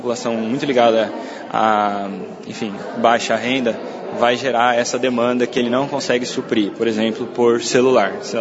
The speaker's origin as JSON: {"language": "Portuguese", "region": "São Paulo", "country": "Brazil", "said": "O meu parâmetro é o da minha cidade, né? Que eu sou de São Paulo, capital."}